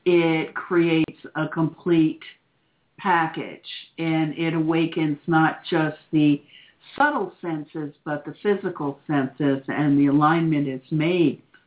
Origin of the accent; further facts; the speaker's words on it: Florida, United States; I grew up in South Florida. Me and the cow patties are right next door. We used to go mushroom picking.